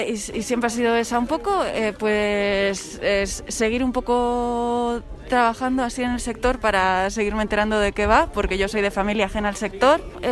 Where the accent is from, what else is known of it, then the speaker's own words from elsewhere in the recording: Barcelona, Catalonia, Spain; now in Biscay, Spain; soy de Barcelona, pero hace 6 años que vivo en Vizcaya.